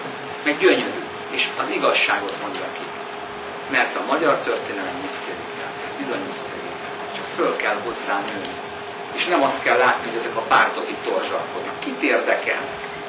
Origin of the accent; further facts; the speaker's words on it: Békés, Hungary; de ott Békés Csaba felé nagyon sok, ahonnan én jöttem.